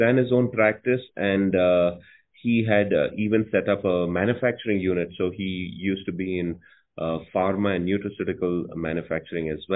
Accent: Bangalore, Karnataka, India; moved away as an adult; now in United States; I am a doctor, born and brought up in India, grew up in Bangalore, did my early education and then did my medical education, my MBBS in Bangalore, following which I moved to the United States

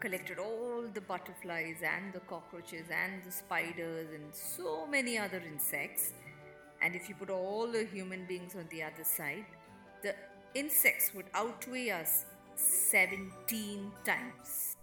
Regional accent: India; I'm from India.

